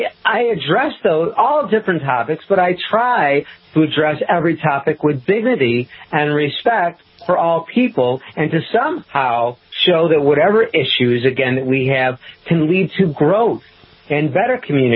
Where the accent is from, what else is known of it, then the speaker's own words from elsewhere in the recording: Rochester, United States; I returned to my hometown of Rochester and cared for them.